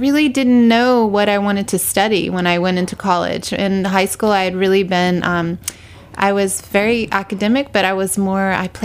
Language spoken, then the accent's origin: English; Birmingham, Alabama, United States; moved away as an adult; now in New York, United States; In the boonies, kind of, which is no longer the boonies due to, it's outside of Birmingham, Alabama.